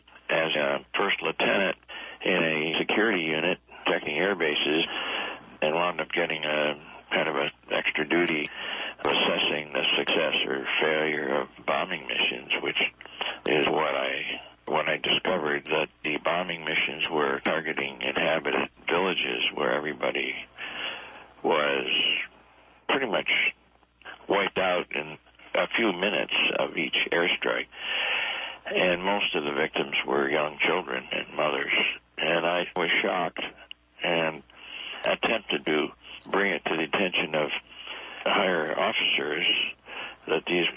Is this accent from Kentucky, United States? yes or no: no; New York, United States; I was a very conservative young man, like everybody else that I knew of growing up in Western New York State.